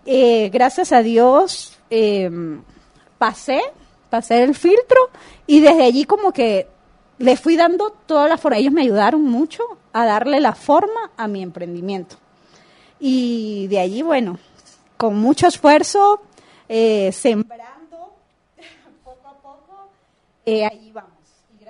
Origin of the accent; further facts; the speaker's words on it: Venezuela; now in Guatemala; soy venezolana, residente acá en Guatemala, pero mi familia es artesana en Venezuela